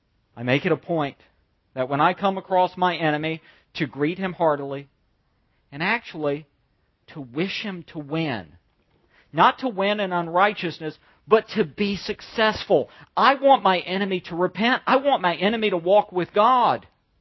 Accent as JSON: {"language": "English", "region": "the South", "country": "United States", "tie": "born or raised there", "said": "You know, I grew up in the South where taxation is very low"}